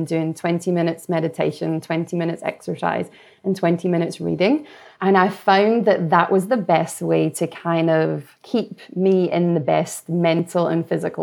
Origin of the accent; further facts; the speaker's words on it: Scotland, United Kingdom; moved away; about to head into hopefully a long, beautiful summer here, which still is hard to wrap my head around growing up in Scotland.